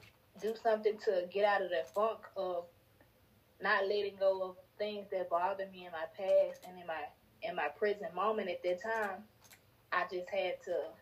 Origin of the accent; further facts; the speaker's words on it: Tennessee, United States; I'm from Tennessee.